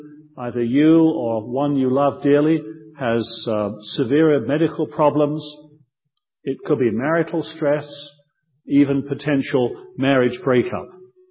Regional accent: Croydon, London, United Kingdom; He was also incidentally born in my hometown of Croydon in England

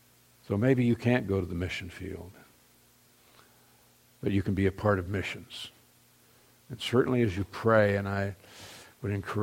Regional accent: United States; looked at me and said, "You're an American, aren't you?" And I said, "Yes, I am."

